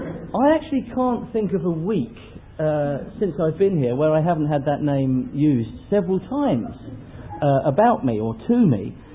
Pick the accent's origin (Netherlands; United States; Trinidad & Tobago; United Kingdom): United Kingdom; now in Australia; But the most important thing it tells me is that I am a British citizen. And because it tells me that, it also tells me that I am a foreigner in Australia.